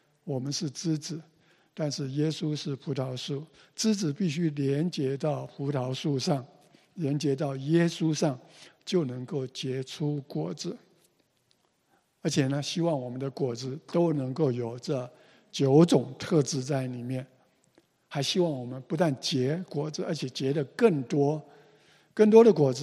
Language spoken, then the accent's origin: Chinese; China; 我们中国人很 proud of 我们的儒家思想。